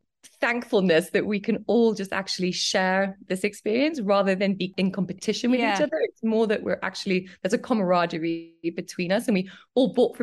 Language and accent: English; Cambridge, East of England, United Kingdom; I was born in Cambridge, and I grew up there, which was an amazing place to grow up in. I grew up on a farm